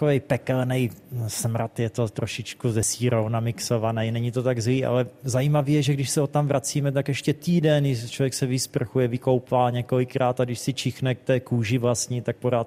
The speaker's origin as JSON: {"language": "Czech", "region": "South Moravian Region", "country": "Czechia", "tie": "born or raised there", "said": "tam u nás na Moravě využíváme"}